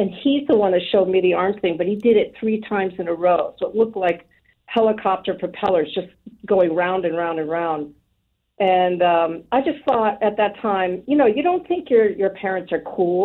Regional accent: United States; born there; And I was born in the U.S. But, you know, being born in America, but also being a daughter of immigrants, I was trying to be as Americanized as possible.

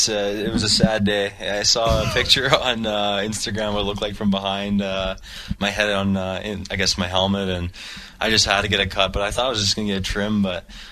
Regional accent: Edmonton, Alberta, Canada; back in my hometown in Edmonton

